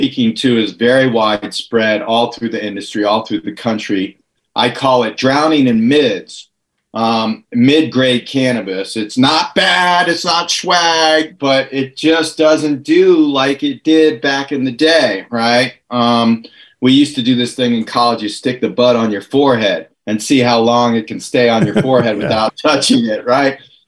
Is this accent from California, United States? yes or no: yes; California, United States; certainly in my home state in California